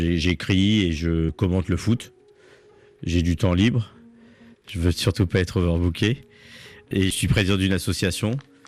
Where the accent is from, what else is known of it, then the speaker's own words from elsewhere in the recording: Le Havre, Normandy, France; je viens d'où je viens et moi je viens de Cocrioville, du Havre. J'adore ma ville, j'adore mon quartier, mais j'ai voulu en sortir quoi.